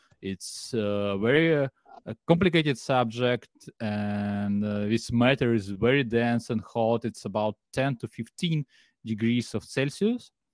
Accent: Saint Petersburg, Russia; English is a second language; I'm from St. Petersburg. This is the second capital of Russia.

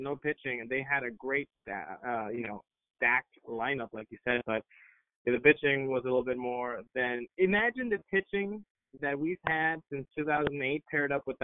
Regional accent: Venezuela; now in United States; I'm actually from Venezuela, so I started with my fandom of baseball pretty young, watching the Winter League there

